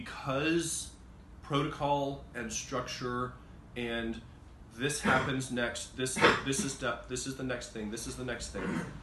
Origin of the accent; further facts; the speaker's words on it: the South, United States; And I grew up in the South. I went through cotillion.